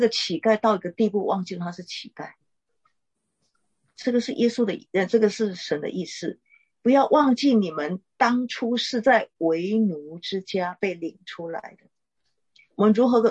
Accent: China; 我们中国人不管是台湾也好，他有很早期很苦的时候

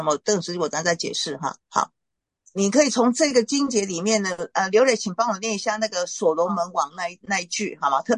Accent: Taiwan; 那我是台湾人，但是呢，我在中国走动了近30年哈

